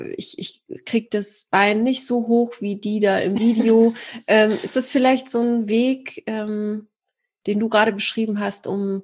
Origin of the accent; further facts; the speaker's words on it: Poland; now in Germany; Wir kommen auch aus Polen, also eine Familie